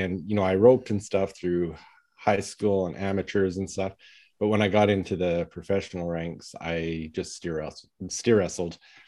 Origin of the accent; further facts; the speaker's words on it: Alberta, Canada; growing up in Southern Alberta, I grew up on a farm and I really followed my brother's footsteps my entire life.